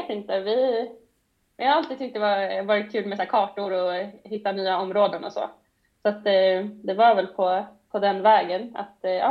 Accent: Stockholm, Stockholm County, Sweden; Jag är uppvuxen i Stockholm då, men har inte bott där på rätt många år nu.

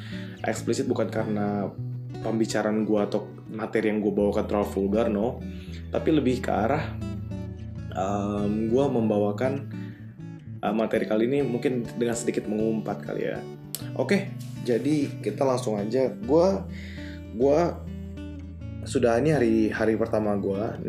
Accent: BSD, Banten, Indonesia; gue dari BSD yang enggak terlalu berpolusi, yang sepi, tapi kosannya malam lumayan dingin. Gua beranjak ke Bandung yang gua rasa ya at least udara dinginnya sama lah dengan BSD.

